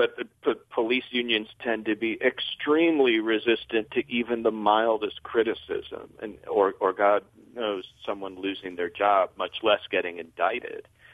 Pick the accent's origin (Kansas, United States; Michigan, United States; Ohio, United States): Ohio, United States; Cleveland; recently in my hometown of Cleveland, Ohio